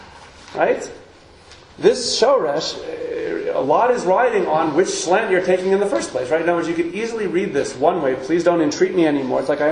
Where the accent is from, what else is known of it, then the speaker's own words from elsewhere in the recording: New York, United States; So again, being a New Yorker, I cannot help but realize